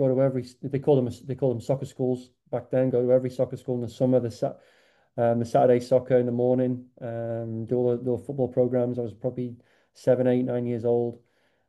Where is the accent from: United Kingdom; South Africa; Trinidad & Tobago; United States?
United Kingdom; Sheffield, Yorkshire and the Humber; I'm originally from Sheffield. I'm a big Sheffield United fan